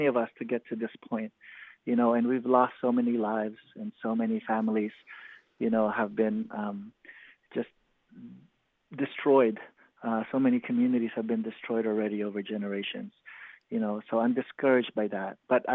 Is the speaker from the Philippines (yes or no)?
yes; Philippines; especially as a Filipino person, you know, we need to go deeper. I mean, you know, many Filipinos are very religious too.